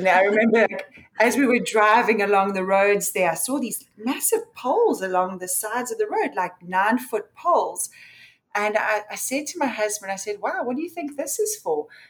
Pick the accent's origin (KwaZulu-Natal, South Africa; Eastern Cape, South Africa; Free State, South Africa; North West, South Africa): Eastern Cape, South Africa; Port Elizabeth; moved away as an adult; now in United States; born and bred in South Africa, and I moved to the US about 5 years ago. So have spent the majority of my life in South Africa. I was born in a sort of relatively small city called Port Elizabeth. It's on the coast.